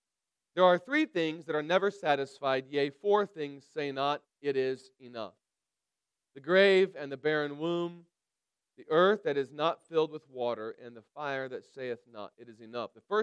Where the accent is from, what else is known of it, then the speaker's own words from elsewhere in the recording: Illinois, United States; also born or lived in Iowa; When you're from Illinois, you got to adopt a team, and say, well, I was in college here. I was born in Iowa, whatever.